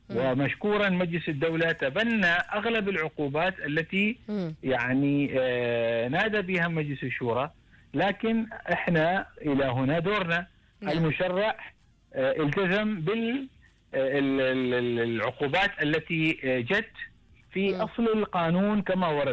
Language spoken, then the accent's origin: Arabic; Oman